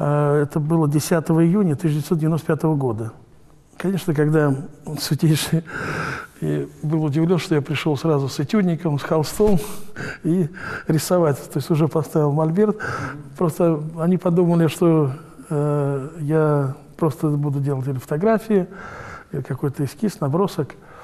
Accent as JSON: {"language": "Russian", "town": "Gus-Khrustalny", "region": "Vladimir Oblast", "country": "Russia", "tie": "born or raised there", "said": "Сам я родом из Гуся Хрустального, поэтому у меня с детства такая легенда"}